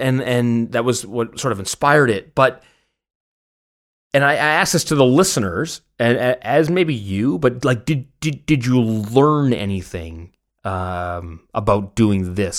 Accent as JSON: {"language": "English", "country": "Canada", "said": "Because I'm the Canadian guy"}